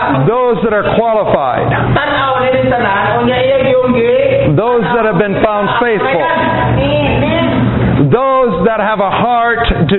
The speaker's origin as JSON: {"language": "English", "town": "Dubuque", "region": "Iowa", "country": "United States", "tie": "born or raised there", "said": "I grew up in Dubuque, Iowa, and I was born again living in that city."}